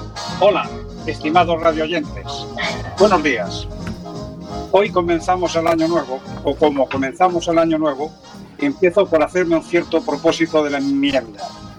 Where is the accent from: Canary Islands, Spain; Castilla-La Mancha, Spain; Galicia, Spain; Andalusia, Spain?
Galicia, Spain; San Claudio; En mi pueblo, que se llama San Claudio, y que pertenece al Ayuntamiento de Leiro, situado en la comarca de Ribeiro